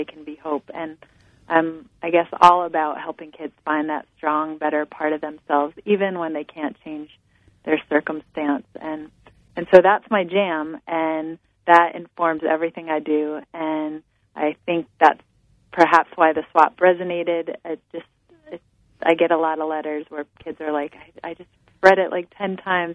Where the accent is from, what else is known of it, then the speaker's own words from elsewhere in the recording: Ithaca, New York, United States; I'll tell you I'm talking to you from my hometown, Ithaca, New York.